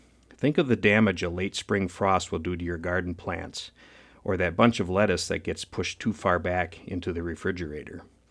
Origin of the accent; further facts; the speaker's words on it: Wisconsin, United States; I can't say cold because I'm from Wisconsin and the temperatures have to fall into the minus 20s before I'll admit that it's cold outside.